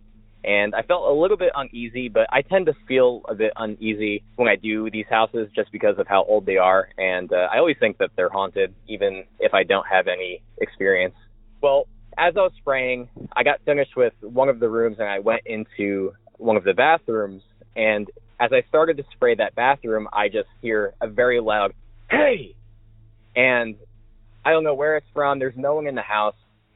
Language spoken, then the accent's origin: English; Savannah, Georgia, United States; I'm from Savannah, Georgia.